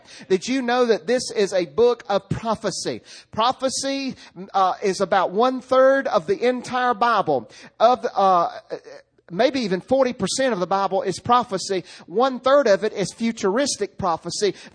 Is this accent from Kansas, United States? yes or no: no; Rocky Mount, North Carolina, United States; born there; I was born in Rocky Mount. I had nothing to do with it. I just popped out at Nash General Hospital in 1971.